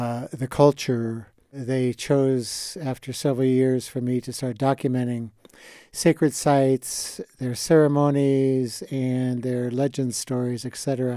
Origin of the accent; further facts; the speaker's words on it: Fruita, Colorado, United States; So I was born and raised down in Fruta and then ended up after graduate school on the Navajo Rez